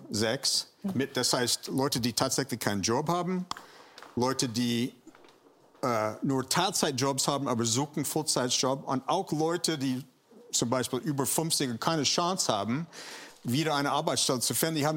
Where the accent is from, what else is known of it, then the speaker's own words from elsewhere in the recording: California, United States; born there; German is a second language; ich bin geboren in Kalifornien.